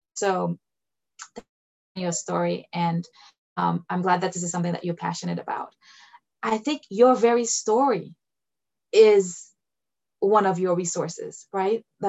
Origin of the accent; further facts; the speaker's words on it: Haiti; so I grew up in Haiti